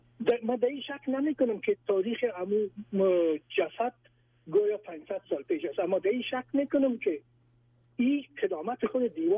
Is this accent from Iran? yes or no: no; Kabul, Afghanistan; شهر کنی کابل هستم، ما در اون شهر کنی کابل بزرگ شدیم.